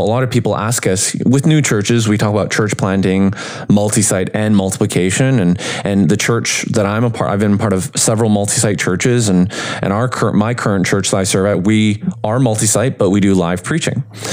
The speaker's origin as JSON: {"language": "English", "region": "British Columbia", "country": "Canada", "tie": "born or raised there", "said": "I grew up in British Columbia"}